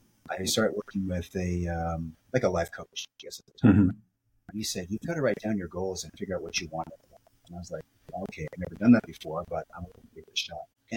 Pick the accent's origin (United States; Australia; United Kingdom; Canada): Canada; Halifax, Nova Scotia; also born or lived in Vancouver; I grew up in Halifax. I moved up to Vancouver after I was finished college because there weren't any jobs.